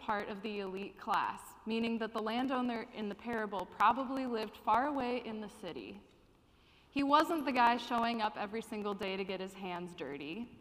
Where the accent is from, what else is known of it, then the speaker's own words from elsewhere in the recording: Midwest, United States; which I'm from the Midwest, I'm guilty of doing that.